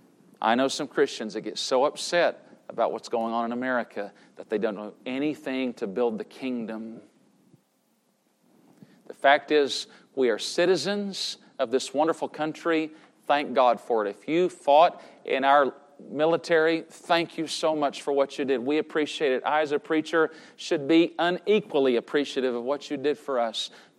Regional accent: United States; It's so hurtful as an American to see what's going on in our country.

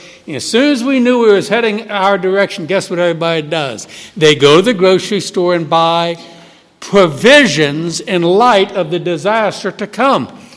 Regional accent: New Orleans, Louisiana, United States; But my memory goes back to my first 20 years growing up in New Orleans.

